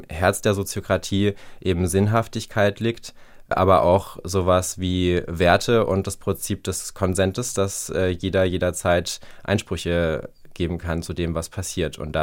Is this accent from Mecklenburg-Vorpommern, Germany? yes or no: no; Baden-Baden, Baden-Württemberg, Germany; now in Berlin, Germany; In Baden-Baden, wo ich aufgewachsen bin, habe ich eher nicht so viele Gleichgesinnte getroffen.